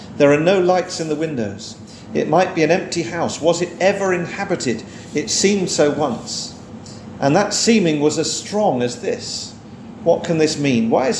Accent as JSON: {"language": "English", "region": "England", "country": "United Kingdom", "said": "I think I'm allowed to say that as an Englishman, that we English people are very reserved."}